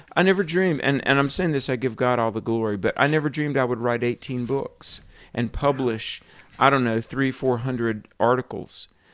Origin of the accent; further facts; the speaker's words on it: Bible Belt, United States; I grew up in the Bible Belt, and you know, there's like a church on every corner